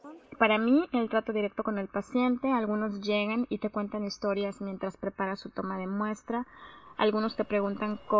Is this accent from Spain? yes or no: no; Veracruz, Mexico; soy de Veracruz, trabajo en un hospital que se encuentra en esta ciudad.